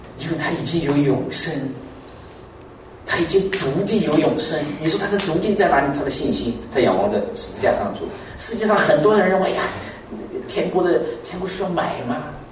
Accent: Hunan, China; born there; 那你像我生在那个湖南农村草棚里面

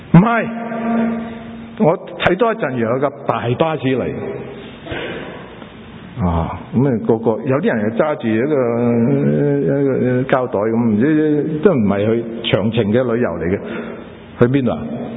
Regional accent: United States; 唔单止我哋美国人注重我哋自己嘅自由

